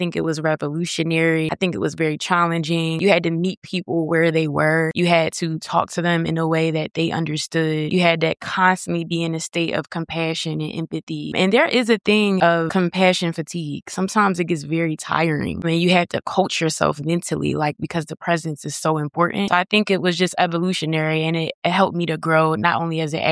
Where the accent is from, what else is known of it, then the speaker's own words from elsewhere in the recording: Philadelphia, Pennsylvania, United States; I'm from Philly, so I'm from like a city.